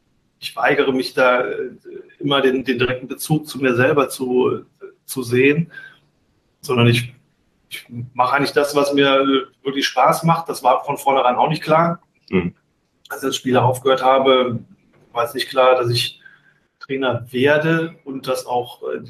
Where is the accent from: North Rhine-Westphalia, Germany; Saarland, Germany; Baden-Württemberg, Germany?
North Rhine-Westphalia, Germany; born there; now in Hamburg, Germany; Und das ist in der Nähe von Solingen, Leverkusen, Köln, das ist diese Ecke. Ja, deswegen bin ich gebürtiger Adenauer.